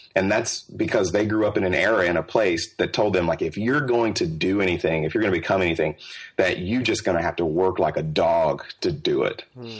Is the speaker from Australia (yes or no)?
no; Jackson, Mississippi, United States; born there; Yeah, my dad grew up in Jackson, Mississippi. I was born in Jackson, Mississippi.